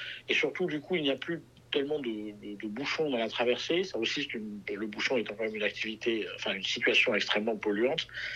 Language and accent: French; La Roque-Gageac, Nouvelle-Aquitaine, France; also born or lived in Sarlat; je suis maire de La Roque-Gageac, qui est mon village natal. Je suis né à Sarlat. Ma maman a accouché à Sarlat, mais nous sommes d'une famille d'agriculteurs, de fermiers, de métayers, de bateliers.